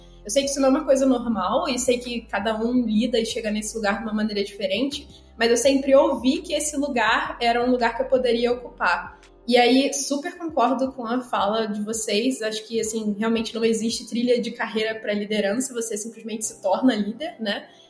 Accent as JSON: {"language": "Portuguese", "region": "Rio de Janeiro", "country": "Brazil", "moved": "as an adult", "lives_now": "São Paulo, Brazil", "said": "Bom, eu sou carioca. Tô aqui em São Paulo já tem 5 anos e meio já. Bastante tempo para um carioca em São Paulo."}